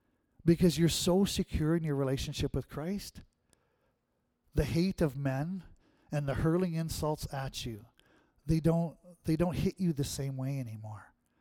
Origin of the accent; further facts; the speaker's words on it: Canada; I know I'm not African, I'm Canadian.